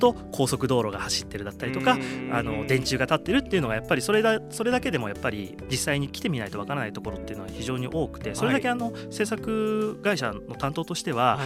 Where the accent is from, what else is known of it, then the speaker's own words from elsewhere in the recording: Yamanashi, Japan; あの地元山梨県、僕住んでるところもやっぱり過疎の地域なので